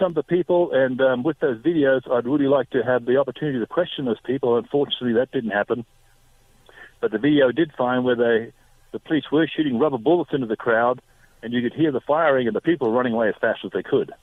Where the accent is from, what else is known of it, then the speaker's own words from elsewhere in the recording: Beaudesert, Queensland, Australia; And I've been told from my hometown where I grew up in Beaudesert, they've now opened the rifle range back up again, so people are out there practicing.